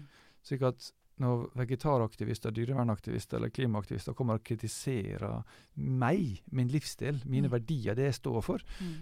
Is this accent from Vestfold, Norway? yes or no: no; Ålesund, Møre og Romsdal, Norway; now in Oslo, Norway; Jeg er ålesunder. Selv om jeg bor i Oslo nå, så føler jeg at jeg er ålesunder, for det kommer fra Ålesund.